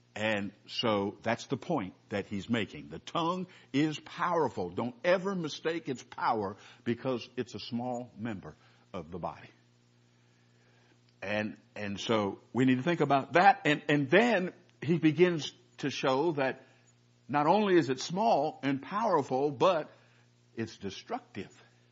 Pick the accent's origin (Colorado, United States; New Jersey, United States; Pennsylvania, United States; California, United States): California, United States; in my lifetime growing up in California, we're maybe in a couple of earthquakes.